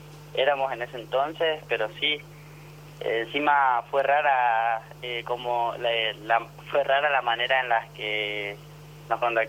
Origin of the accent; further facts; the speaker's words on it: Misiones, Argentina; poder estar representando mi provincia. Como seguramente saben, soy de Misiones.